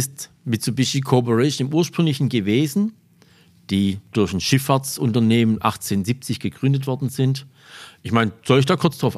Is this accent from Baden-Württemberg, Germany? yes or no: yes; Reichenbach an der Fils, Baden-Württemberg, Germany; now in Hochdorf, Germany; Ich bin hier in der Region aufgewachsen, über den Schurwald drüber. Wir sind jetzt hier im schönen Remstal. Ich komme aus dem Filztal, Reichenbach-Filz, wohne jetzt in Hochdorf.